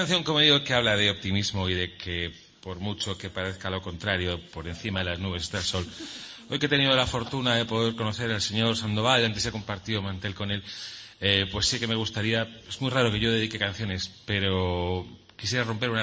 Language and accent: Spanish; Madrid, Community of Madrid, Spain; also born or lived in Alicante; Yo soy de Madrid